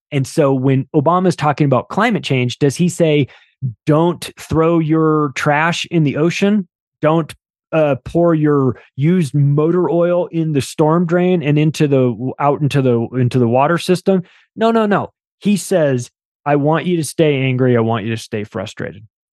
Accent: California, United States; How many schools are there in California? I grew up in California.

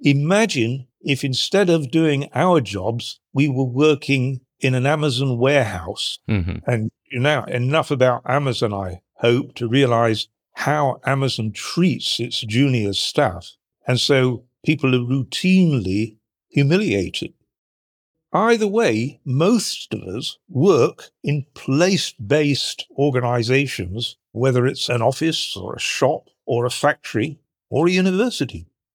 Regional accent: Sheffield, Yorkshire and the Humber, United Kingdom; I grew up in Sheffield, and both of those are places that in Britain have drastically fallen behind and really feel it as a community.

